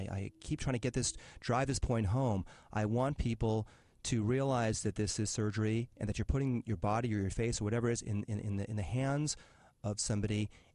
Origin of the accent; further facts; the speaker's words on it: Los Angeles, California, United States; I'm 46 years of age. I grew up in the Los Angeles area.